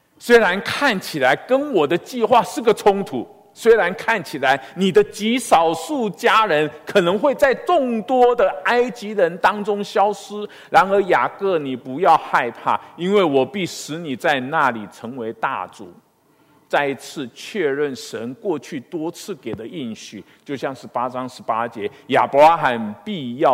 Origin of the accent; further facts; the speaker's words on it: China; 我想我们中国人比较容易懂那种落叶归根的那种观念